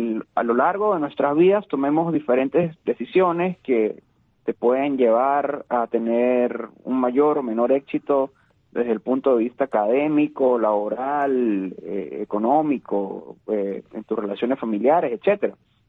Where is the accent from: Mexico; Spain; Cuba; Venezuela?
Venezuela; todos nosotros que crecimos en la Venezuela del chavismo entendimos cómo el proceso de igualar es destruir